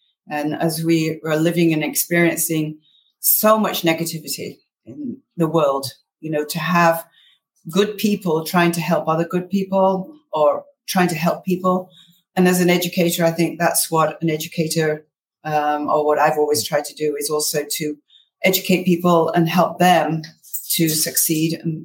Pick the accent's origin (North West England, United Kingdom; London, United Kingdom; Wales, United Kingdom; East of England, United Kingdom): North West England, United Kingdom; Manchester; moved away as an adult; now in Los Angeles, United States; Well, here we are in LA, but I was originally from Manchester in England, which used to be the textile center of the world.